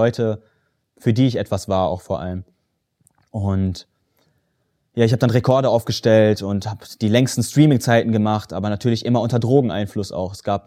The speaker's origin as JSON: {"language": "German", "town": "Hagen", "region": "North Rhine-Westphalia", "country": "Germany", "tie": "born or raised there", "said": "Und bin nach Hagen dann, wo ich aufgewachsen bin"}